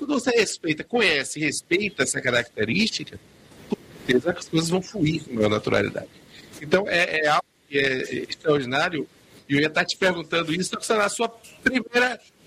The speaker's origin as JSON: {"language": "Portuguese", "town": "Salvador", "region": "Bahia", "country": "Brazil", "tie": "born there", "said": "quando eu estou fora de Salvador, fora da Bahia, fora do Brasil, eu costumo falar baixo, porque sou baiano."}